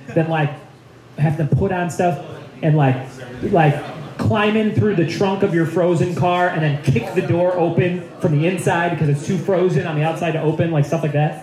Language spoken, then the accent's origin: English; Chicago, Illinois, United States; now in Los Angeles, United States; I grew up in Chicago and lived in LA the last 6 years. I don't think I'd ever move back.